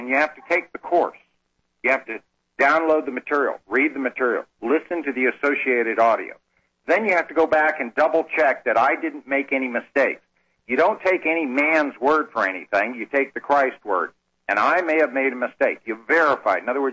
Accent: Arkansas, United States; My credibility is … And I say I'm from Searcy County, Arkansas.

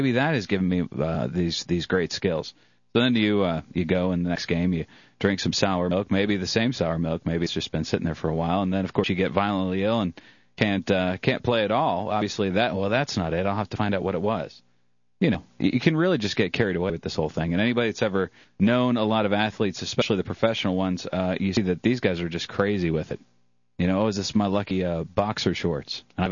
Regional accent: Ireland; You might think I am, being Irish and all, but I'm not.

